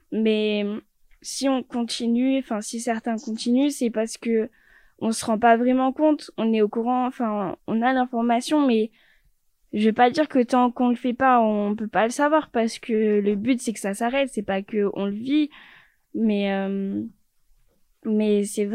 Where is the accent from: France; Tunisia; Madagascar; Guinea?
France; alors que ça vaut de l'or chez nous en France, aux États-Unis et tout.